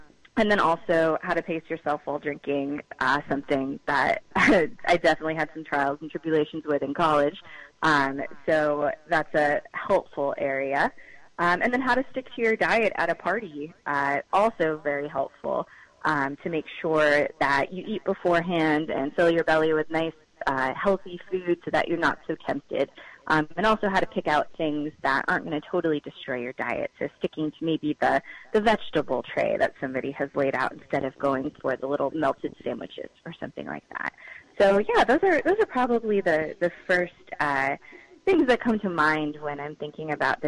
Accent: New England, United States; now in Austin, United States; I'm from New England initially, so the lobster I was very familiar with. But when I moved down to Austin, Texas

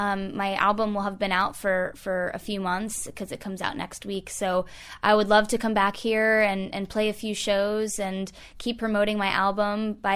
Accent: Florida, United States; I'm a Florida girl. I grew up in Florida.

